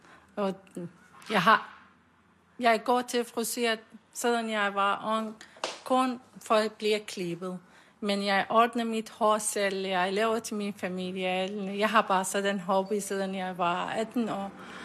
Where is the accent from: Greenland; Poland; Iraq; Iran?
Iraq; Danish is a second language; now in Denmark; Jeg kommer fra Irak.